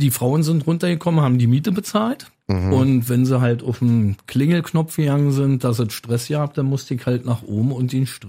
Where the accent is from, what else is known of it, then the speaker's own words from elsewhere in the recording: Berlin, Germany; Ich komme aus der Gropiusstadt.